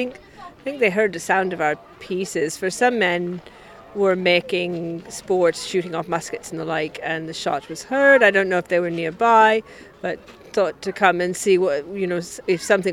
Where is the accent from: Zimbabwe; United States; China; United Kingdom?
United Kingdom; London; I come from London. My people are from Lincolnshire, but I've lived in London most of my life.